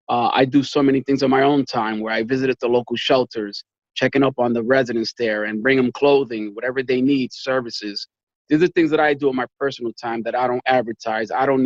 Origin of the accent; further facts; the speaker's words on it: New York City, New York, United States; I'm from the South Bronx, New York. New York City detective.